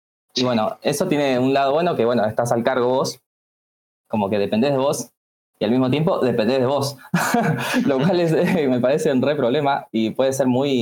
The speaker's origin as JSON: {"language": "Spanish", "town": "Esquel", "region": "Chubut", "country": "Argentina", "said": "Soy diseñador sonoro de Esquel Chubut, Argentina. Para los que no conozcan, es más hacia el sur, en la parte de la Patagonia. Más del lado de la cordillera. Ahí cerca de montañas, arroyitos"}